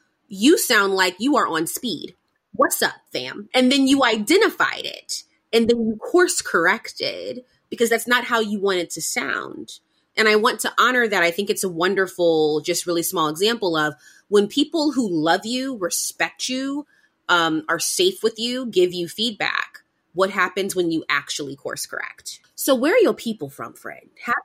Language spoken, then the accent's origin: English; Ireland; Because for the record, folks, I am Irish.